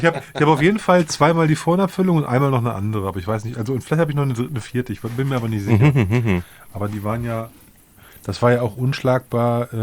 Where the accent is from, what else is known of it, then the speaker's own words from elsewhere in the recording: Northern Germany, Germany; Also da habe ich schon schlechteren Korn in Norddeutschland getrunken, wo ich herkomme